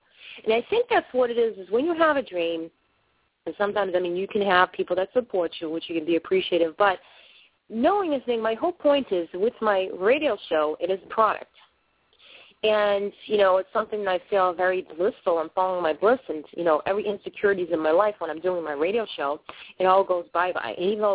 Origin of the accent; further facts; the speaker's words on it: Boston, Massachusetts, United States; I come from Boston, and I'm not just talking about the suburbs. I've lived in the inner cities of Boston